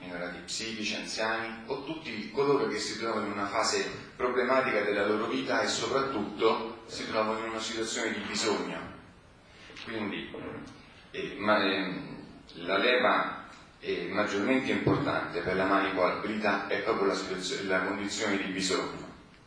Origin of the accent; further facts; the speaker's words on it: Rome, Lazio, Italy; vengo da Roma